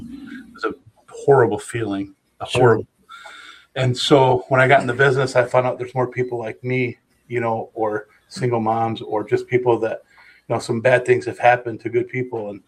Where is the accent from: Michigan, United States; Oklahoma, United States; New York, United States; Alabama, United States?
Michigan, United States; Muskegon; also born or lived in Hart; Well, I am from Muskegon. I moved here when I was five from Hart, Michigan. So I was born in Hart, Michigan. I graduated from Mona Shores High School.